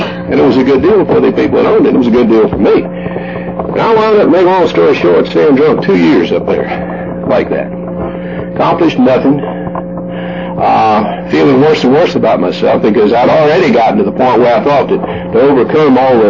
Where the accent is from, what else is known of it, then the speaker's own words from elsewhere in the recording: Savannah, Georgia, United States; told him I was … from Savannah, Georgia, and I just moved in the neighborhood.